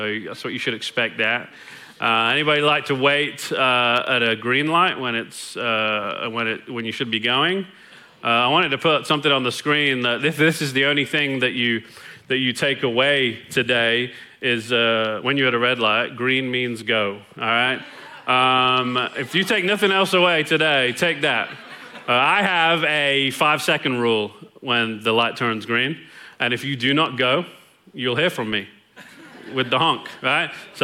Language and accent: English; England, United Kingdom; moved away as an adult; now in Longview, United States; I am English. I have been in Longview for 20 and a half years. So that's why the accent is what it is. So this is what you get. It's 19 years of England, 20 years of East Texas.